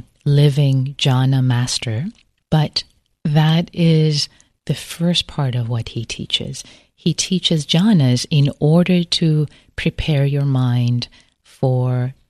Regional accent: Iran; I grew up in Iran. I remember reading the poetry of Hafez and Rumi in Farsi when I was a teenager

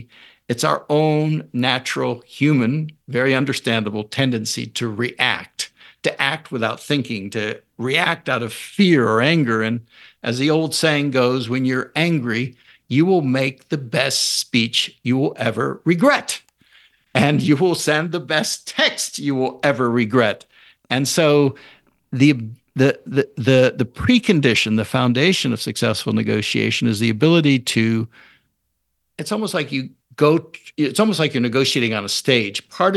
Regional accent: California, United States; You know, I grew up in Marin County some years there, and I used to cross the Golden Gate Bridge a lot.

